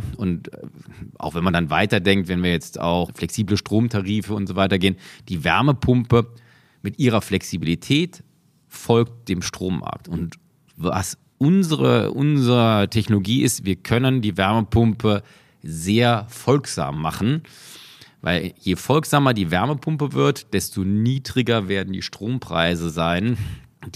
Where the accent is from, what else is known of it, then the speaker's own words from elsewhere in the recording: Karlsruhe, Baden-Württemberg, Germany; ich bin gebürtig in Karlsruhe, also ich in meiner Kindheit gab es, ich glaube, 3 heiße Tage